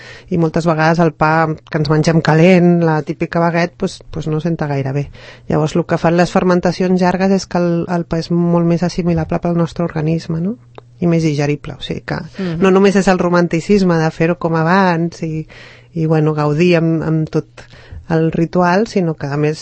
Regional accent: Corbera, Catalonia, Spain; born there; also born or lived in Girona; Jo sóc de poble, vaig néixer a Corbera i després vaig anar a viure al mig del camp a Girona i em vaig trobar que quan vaig tornar a Barcelona

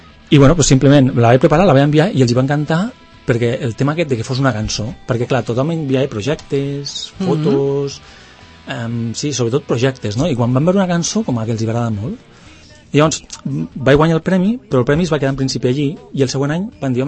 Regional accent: Lleida, Catalonia, Spain; jo soc de Lleida, doncs, fa, bueno, doncs allò quan estava allí estudiant, doncs això, feia concerts per allí amb els amics i tal, llavors ja vaig venir a viure aquí, a estudiar, etc.

